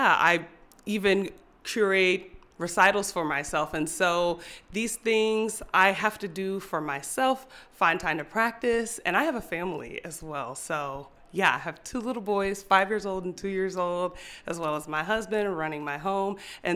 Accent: Maryland, United States; I grew up in Maryland, which is right outside of Washington, D.C., so I spent a lot of time in that area

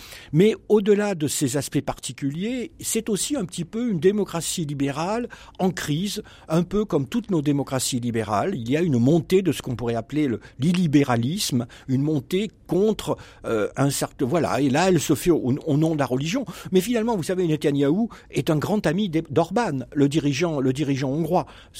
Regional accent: France; vous savez, je suis français

